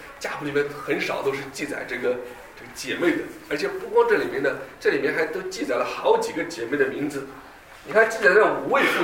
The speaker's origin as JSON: {"language": "Chinese", "country": "China", "said": "因为我是大陆人，所以我讲背景比较清楚。"}